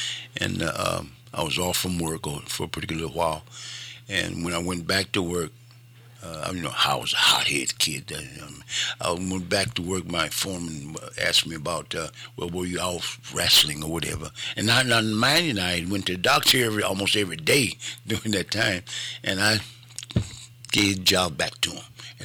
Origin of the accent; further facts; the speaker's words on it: Waterloo, Iowa, United States; I'm from Waterloo, Iowa. The history of Waterloo, Iowa is across those tracks. I get it. I got brought it with me.